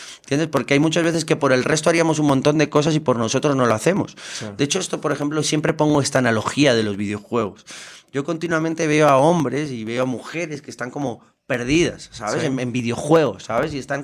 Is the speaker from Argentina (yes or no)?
no; Madrid, Community of Madrid, Spain; De Madrid.